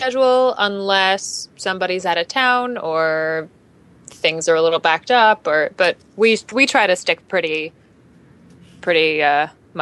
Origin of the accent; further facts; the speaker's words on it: Los Angeles, California, United States; now in New York, United States; I am from Los Angeles, California, and come from a showbiz family